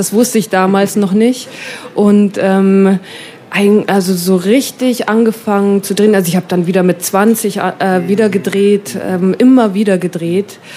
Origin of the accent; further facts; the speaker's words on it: Bavaria, Germany; also born or lived in United States; ich bin in der Nähe von San Francisco geboren, habe da ein paar Jahre mit meiner Mutter gelebt und dann sind wir zurück an den Walchensee. Und seitdem pendel ich eigentlich zwischen Amerika und Deutschland.